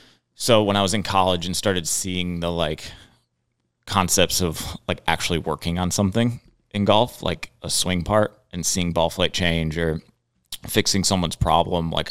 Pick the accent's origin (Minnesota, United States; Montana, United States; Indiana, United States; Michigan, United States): Minnesota, United States; Winona; Got into coaching pretty much when I was in college. I'm from Winona, Minnesota.